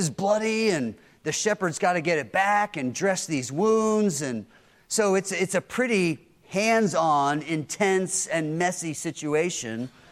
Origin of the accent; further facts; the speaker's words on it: Pennsylvania, United States; Growing up in Pennsylvania, hockey was a big sport.